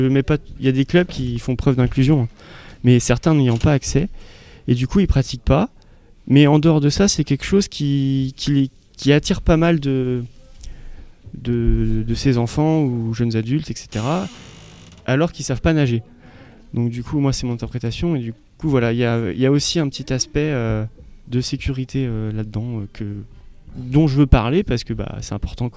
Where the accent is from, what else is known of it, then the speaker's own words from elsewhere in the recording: Brittany, France; en Bretagne, bon, parce que je suis breton